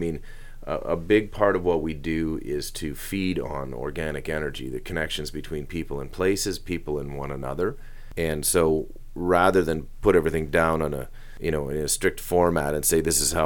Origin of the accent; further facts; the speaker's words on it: Parry Sound, Ontario, Canada; I grew up in Parry Sound, which is just a little bit north of the 45th parallel, and we were considered Northern Ontario